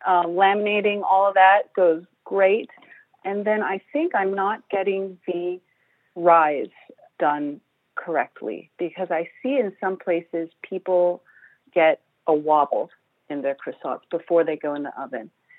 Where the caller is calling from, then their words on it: Mount Desert, Maine, United States; From Mount Desert, Maine.